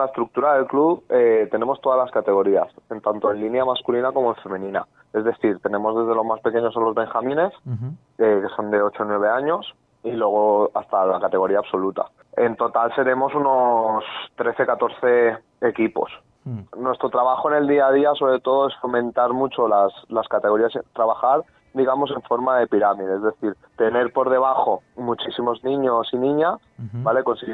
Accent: Valencia, Valencian Community, Spain; yo me he criado toda la vida en este club, ¿vale? Yo soy de aquí de Valencia.

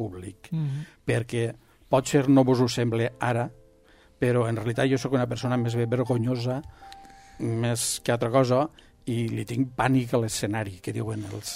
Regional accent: Rafelguaraf, Valencian Community, Spain; born there; havia d'escriure un llibre sobre la història del meu poble de naixença.

